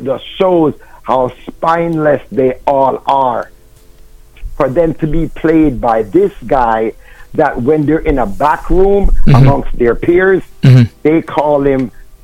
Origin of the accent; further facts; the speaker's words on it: Jamaica; Listen, again, I'm from Jamaica. I was always the smallest and the skinniest guy.